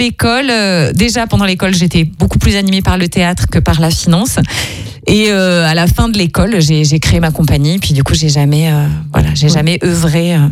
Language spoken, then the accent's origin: French; Occitanie, France; Moi, je suis des Cévennes, un petit village à côté des Cévennes.